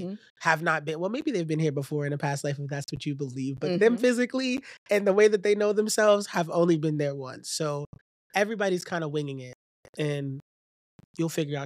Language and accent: English; Bedford-Stuyvesant, New York, United States; Every time I mention I'm from Bed-Stuy, people's eyes glow, right?